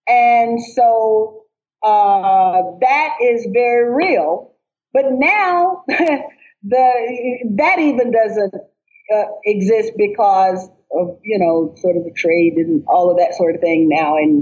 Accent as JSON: {"language": "English", "region": "the South", "country": "United States", "said": "me having to sit down with the Klan because I'm from South."}